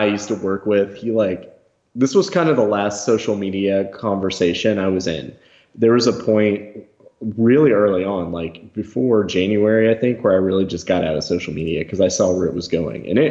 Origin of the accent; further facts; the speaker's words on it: United States; I'm like, I'm American. I know you won't trust me